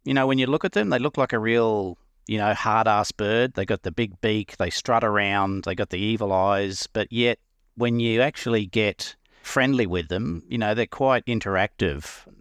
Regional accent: Queensland, Australia; I grew up in Western Queensland, in a number of different places. We moved around as a family.

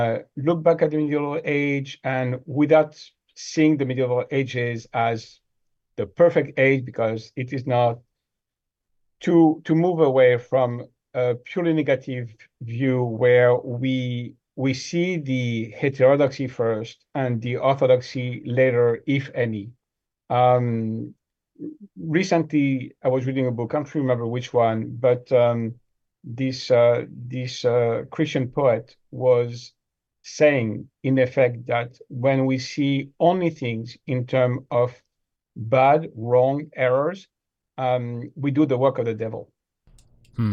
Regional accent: France; accent: French; English is a second language; my pronunciation, my French accent, you know, hopefully I can be understood.

